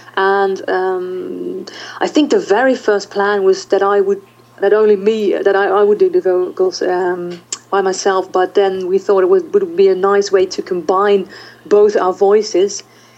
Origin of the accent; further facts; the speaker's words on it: Netherlands; Yeah, we're from the Netherlands, and we're the three of us.